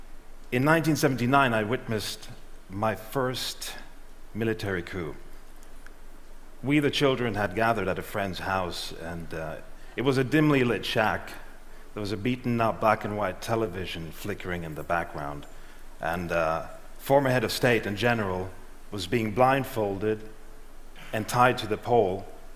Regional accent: Ghana; also born or lived in Switzerland; I was born in Switzerland and raised in Ghana, West Africa. Ghana felt safe to me as a child. I was free, I was happy.

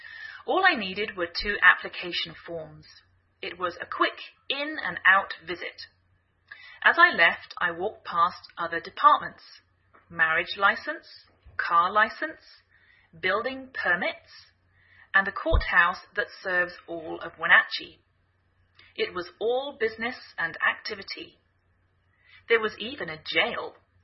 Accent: England, United Kingdom; now in United States

